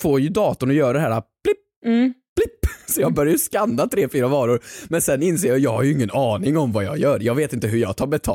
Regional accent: Värmland, Sweden; alla jävla raggare hemma i Värmland

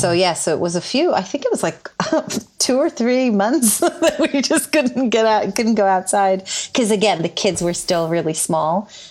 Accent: Israel; I grew up in Israel. In Israel, we had street cats

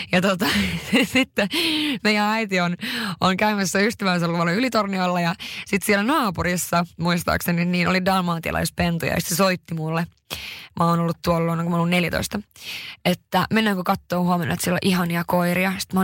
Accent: Haparanda, Norrbotten County, Sweden; mun kotikaupunki. Ja mun äiti ja mun veljet, tai kaksi veljeä, mun sisko, mun mummo, nämä asuu siis edelleen Haaparannassa, mun isä asuu nykyään Oulussa.

